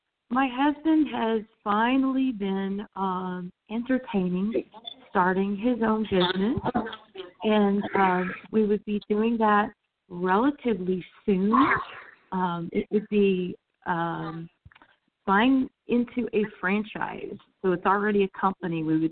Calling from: Florida, United States; I'm calling from Florida.

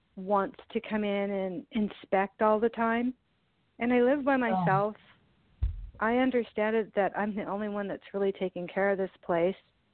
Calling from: California, United States; In California.

